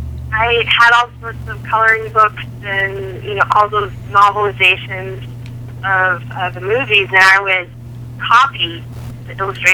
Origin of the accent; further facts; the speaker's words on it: Dallas, Texas, United States; also born or lived in Lexington, Kentucky; now in Eugene, United States; Oregon is a new destination for me. I grew up right outside Dallas and then moved to Lexington, Kentucky for the next chapter of my life with the school, met my husband, and we just recently moved up to the Eugene, Oregon area